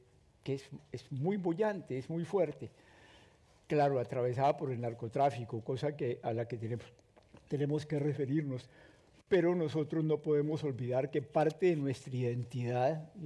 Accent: Germany; aceptar que nosotros, pues, que somos la patria de Goethe y somos la patria de Bach y somos la patria de Beethoven y somos la patria de Hölderlin

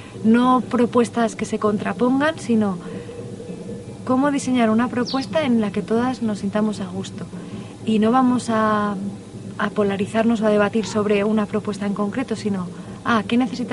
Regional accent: Madrid, Community of Madrid, Spain; born there; nací en Madrid y hace como 4 años llegué a Aracabe. Había vivido en colectivo en otros lugares

